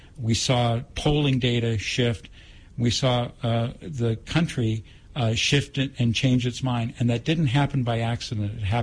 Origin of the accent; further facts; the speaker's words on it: Seattle, Washington, United States; I'm from Seattle, and I didn't want to see that kind of activity happen, not only because I'm from the city I love